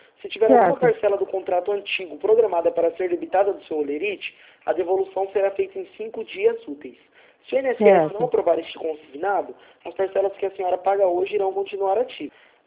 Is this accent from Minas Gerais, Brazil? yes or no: no; Marília, São Paulo, Brazil